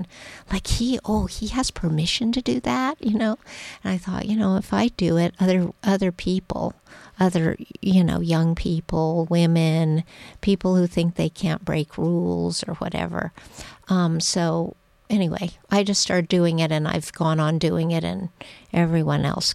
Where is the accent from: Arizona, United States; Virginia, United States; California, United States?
Arizona, United States; she grew up, of course, in Arkansas, and I grew up in Arizona, but my dad was from Mississippi